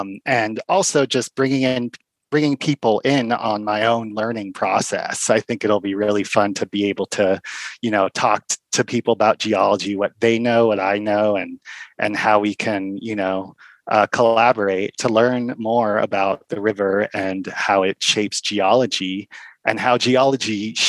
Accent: California, United States; now in Silver City, United States; Well, the interesting thing is I'm from California, and you would think that the geology in California is the most diverse. And that, so I was surprised when I moved to Silver City

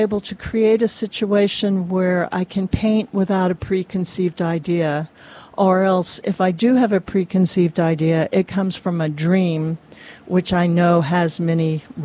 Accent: Texarkana, United States; My father used to do that when I was growing up in Texarkana.

